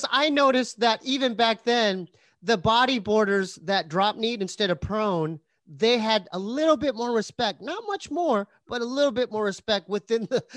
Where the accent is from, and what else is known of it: Poway, California, United States